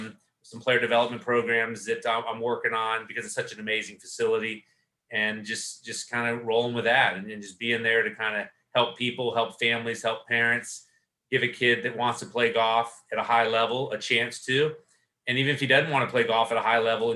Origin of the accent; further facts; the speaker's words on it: Jackson, United States; But I've always driven my whole life being a golfer and growing up in Jackson, which is such a big city